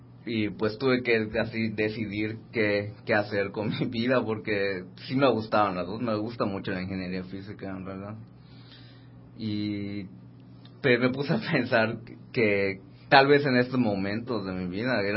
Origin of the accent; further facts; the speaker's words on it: Tizimín, Yucatán, Mexico; also born or lived in Cancún; Yo crecí en Tizimín, Yucatán. Soy de Cancún, pero crecí en Tizimín, Yucatán.